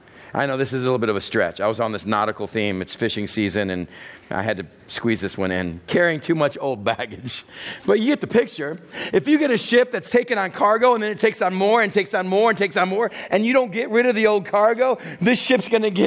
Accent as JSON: {"language": "English", "region": "Texas", "country": "United States", "said": "I'm Texan. I pick Texan because I'm Texan."}